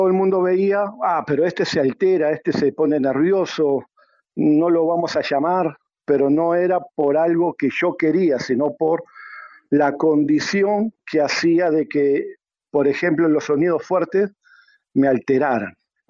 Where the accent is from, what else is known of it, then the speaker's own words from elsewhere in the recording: Uruguay; now in Peru; porque yo soy de Uruguay y radico en el Perú hace más de 14 años.